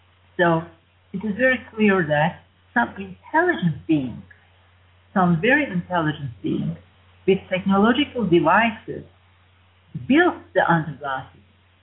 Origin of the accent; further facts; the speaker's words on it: Turkey; as you know, I'm from Turkey, and our country has a very, very ancient tradition, ancient history.